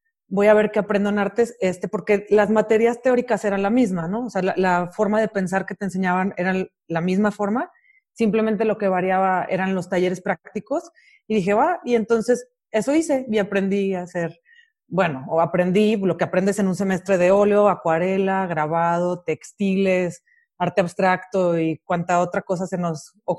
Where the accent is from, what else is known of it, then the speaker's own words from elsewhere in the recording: Monterrey, Nuevo León, Mexico; now in Mexico City, Mexico; Soy licenciada en artes visuales. Soy de Monterrey y tengo por ahora 7 años viviendo en la Ciudad de México.